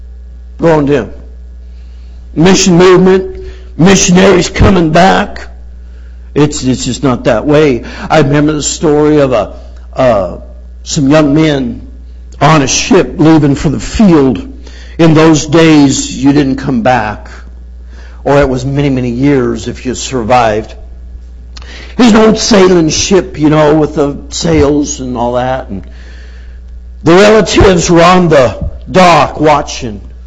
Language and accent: English; California, United States; I'm from California, so you would know that Valley talk there from high school a little bit.